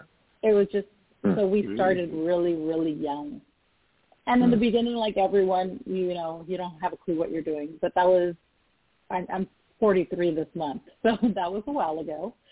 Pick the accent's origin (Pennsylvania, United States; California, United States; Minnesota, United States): California, United States; A little background about myself. I'm from Southern California.